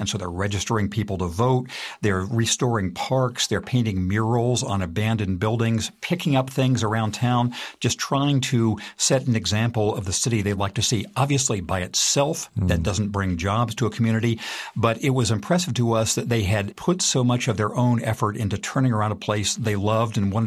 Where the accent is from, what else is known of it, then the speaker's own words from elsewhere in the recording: Redlands, California, United States; San Bernardino, which is right next door to the place where I grew up in Redlands, California, is one that really stuck with us